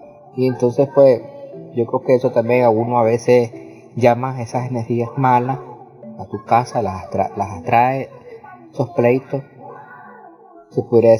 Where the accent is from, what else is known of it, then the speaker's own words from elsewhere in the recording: Masaya, Nicaragua; soy de Nicaragua, de la ciudad de Masaya.